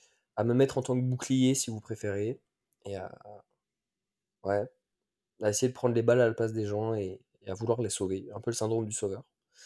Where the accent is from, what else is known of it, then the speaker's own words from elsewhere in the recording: Saintes, Nouvelle-Aquitaine, France; also born or lived in Angoulême; Je viens à la base de Charente-Maritime. J'ai vécu une grande majorité de ma vie aux alentours d'une ville qui s'appelle Saintes, dans le 17. Ensuite, j'étais à Angoulême dans mes études en STAPS.